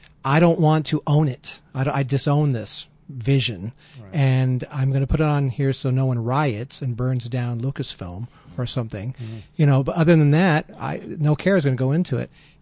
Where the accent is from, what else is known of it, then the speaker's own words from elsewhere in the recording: Phoenix, Arizona, United States; Mine I was raised in Phoenix, Arizona, and the flagship theater in Arizona was called Cine Capri.